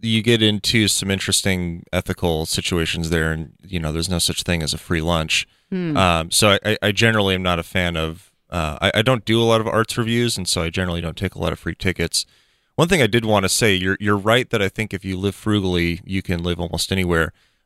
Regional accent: Federal Way, Washington, United States; I grew up in Federal Way. I was born and raised there, and we had a home near the water, near Dumas Bay area.

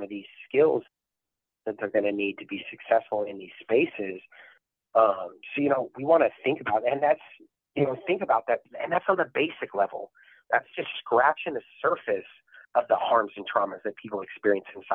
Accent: Tacoma, Washington, United States; I grew up in the Hilltop area, Tacoma, in the early 90s, you know, which was a very rough neighborhood.

